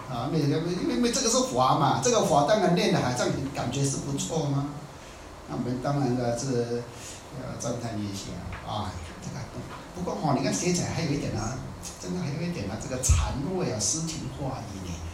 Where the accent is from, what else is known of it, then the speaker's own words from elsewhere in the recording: Taiwan; 我们台湾人讲的啊，我们家己保较袂超车啦，你听过无？